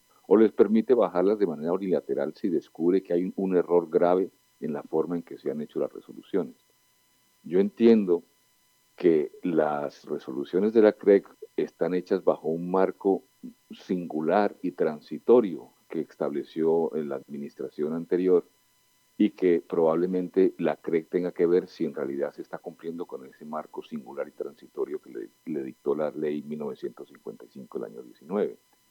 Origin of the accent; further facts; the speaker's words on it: Spain; moved away; Yo vengo de España, donde se incurrió un déficit de tarifa que fue muy prolongado